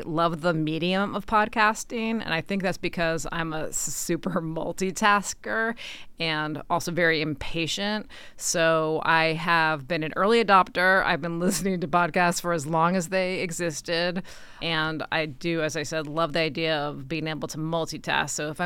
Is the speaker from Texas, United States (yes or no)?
no; Ohio, United States; We are both from the Midwest, myself from Ohio and Nikki from Western PA.